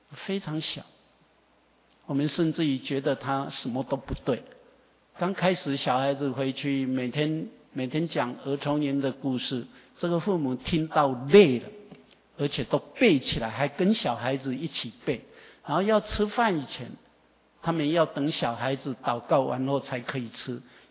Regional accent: Taiwan; accent: Taiwanese

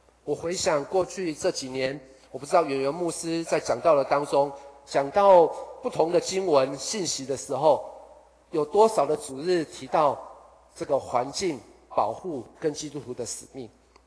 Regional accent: Taiwan; 可是我想对我们台湾人来说，不是每个人都可以这样到一个地方重新开始

